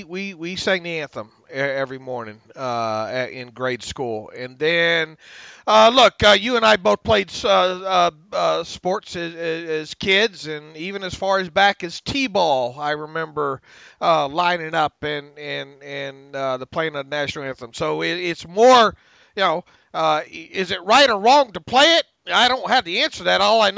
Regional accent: Deep South, United States; Look, I grew up in the Deep South.

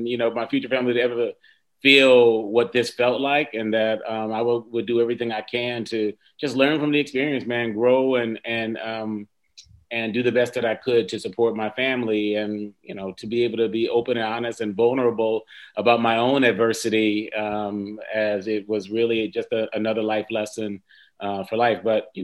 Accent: Cleveland, Ohio, United States; born there; So I was born in Cleveland, Ohio, man. But really appreciated that kind of island upbringing, man, pushed me hard.

